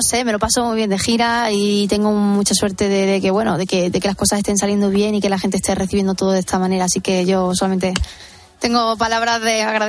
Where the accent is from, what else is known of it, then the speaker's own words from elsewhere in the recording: Estepona, Andalusia, Spain; Yo soy de Estepona y él es de San Fernando.